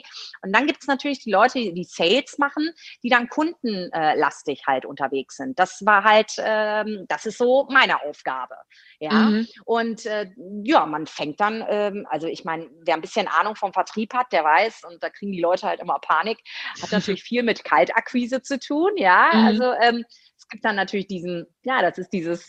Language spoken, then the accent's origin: German; Rhineland, Germany; weil ich bin ja Rheinländerin, ne? Also war ich ja ganz viel im Pott unterwegs.